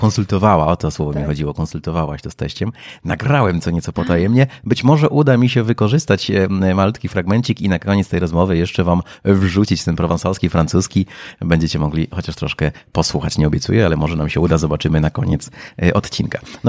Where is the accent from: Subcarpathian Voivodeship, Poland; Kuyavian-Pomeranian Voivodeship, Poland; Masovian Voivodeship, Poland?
Kuyavian-Pomeranian Voivodeship, Poland; ja jestem z Kujawsko-Pomorskiego